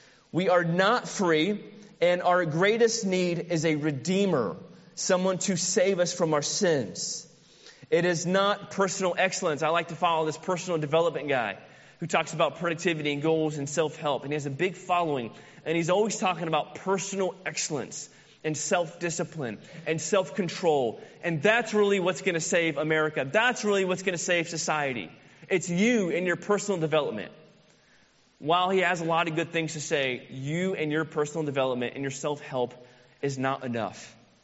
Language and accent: English; Florida, United States; I was born in the Sunshine State. I am forever a Floridian, and nobody could ever take that from me. I rock it real hard. I love being a Floridian.